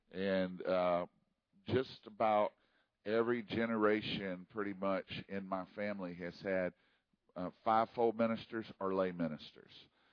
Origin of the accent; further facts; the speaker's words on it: Louisiana, United States; But I am nonetheless a Louisiana Cajun boy.